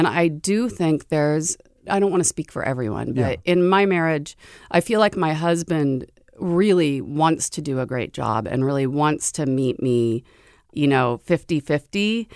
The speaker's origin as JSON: {"language": "English", "town": "Seattle", "region": "Washington", "country": "United States", "tie": "born or raised there", "said": "really connected me to the girl I had been when I was growing up in Seattle in the 1980s."}